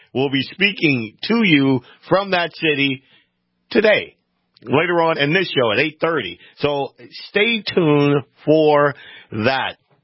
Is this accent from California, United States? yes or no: no; Louisiana, United States; now in North Dakota, United States; It was my home state of Louisiana was named most pro-life.